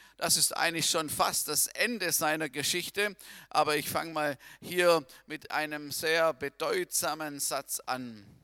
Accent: Baden-Württemberg, Germany; ich bin in der Volksmission groß geworden, hineingeboren sozusagen im Schwarzwald. Wenn ihr wisst, wo das ist, im tiefen Schwarzwald geboren.

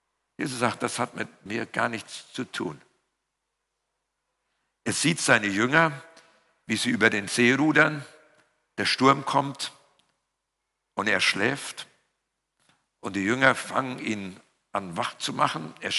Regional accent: North Rhine-Westphalia, Germany; now in Berlin, Germany; Ich bin ja im Siegerland groß geworden und da gab es noch richtige Gewitter.

